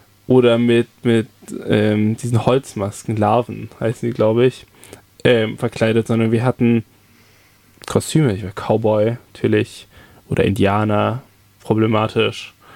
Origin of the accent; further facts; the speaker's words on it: Sindelfingen, Baden-Württemberg, Germany; Also ich komme ursprünglich, komme ich gar nicht aus Tübingen. Fun Fact über mich, sondern ich komme aus Sindelfingen